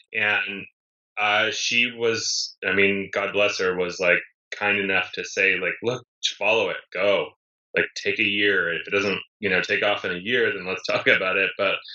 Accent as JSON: {"language": "English", "region": "East Coast", "country": "United States", "tie": "born or raised there", "said": "I grew up in the East Coast where it snowed a lot."}